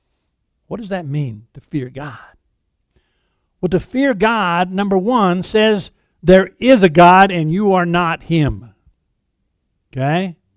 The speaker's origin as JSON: {"language": "English", "region": "Colorado", "country": "United States", "said": "when I say I'm from Colorado, I'm always ready to duck"}